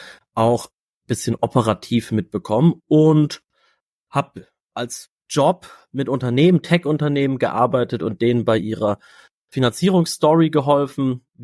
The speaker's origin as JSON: {"language": "German", "town": "Cologne", "region": "North Rhine-Westphalia", "country": "Germany", "said": "Und ich komme aus Köln"}